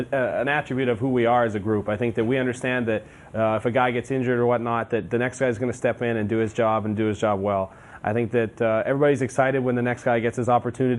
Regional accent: Saskatchewan, Canada; I grew up an hour away from where the team was in Saskatchewan, the Saskatchewan Rough Riders

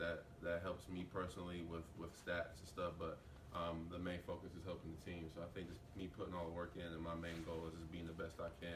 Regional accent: Atlanta, Georgia, United States; I grew up in Atlanta. My favorite player was Michael Vick. So I definitely had to be a Falcons fan.

